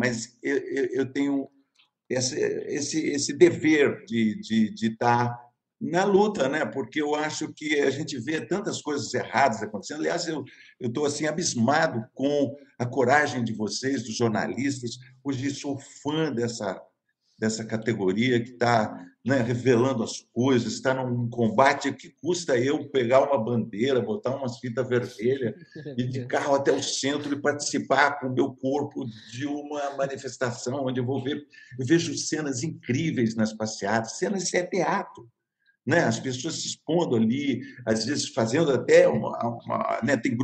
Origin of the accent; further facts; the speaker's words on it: Sorocaba, São Paulo, Brazil; Isso estava na cabeceira da minha cama quando eu era garoto em Sorocaba.